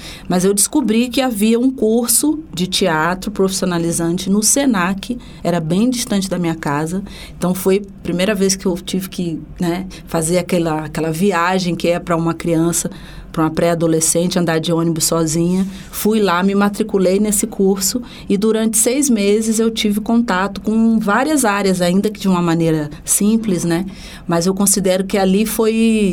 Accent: Rio de Janeiro, Brazil; E eu sou a filha caçula, sou do Rio de Janeiro, de um bairro chamado Coqueiros.

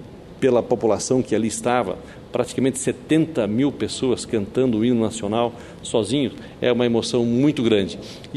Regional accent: Brazil; E é isso que é a grande expectativa de todos nós, da população brasileira. Nós queremos ver o Hexa campeonato que fique aqui no nosso país.

